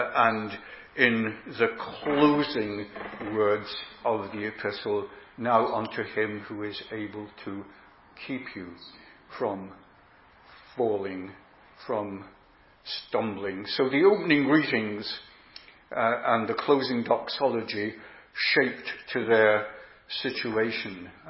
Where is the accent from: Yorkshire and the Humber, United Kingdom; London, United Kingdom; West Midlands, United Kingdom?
Yorkshire and the Humber, United Kingdom; Huddersfield; in my hometown, Huddersfield, that's Yorkshire.